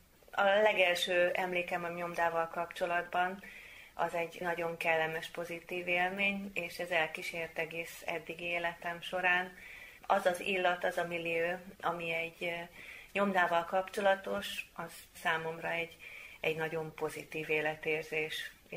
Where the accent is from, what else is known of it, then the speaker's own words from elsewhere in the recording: Veszprém, Veszprém County, Hungary; egyrészt veszprémi származású vagyok, és a veszprémi nyomdák különösen kedvesek a szívemnek